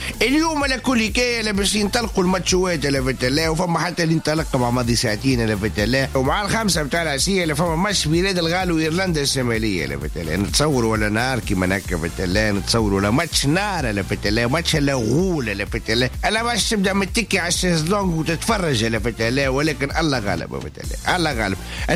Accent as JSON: {"language": "Arabic", "town": "Mecca", "region": "Makkah Province", "country": "Saudi Arabia", "said": "ترى تفضل فتلي، انا اصلي من مكه المكرمه"}